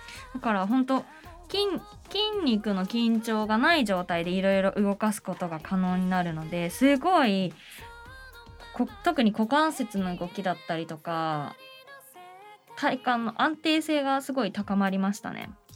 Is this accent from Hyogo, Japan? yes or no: no; Saitama, Japan; 最初は埼玉県、私出身なので埼玉県の代表としてコンテストの予選だったり出場していたんですけれども